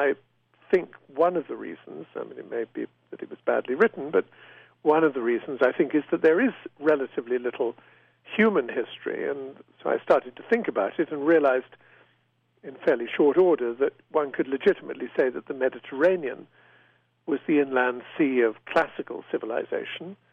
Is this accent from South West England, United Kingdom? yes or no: yes; South West England, United Kingdom; I grew up beside it in Dorset in southwest England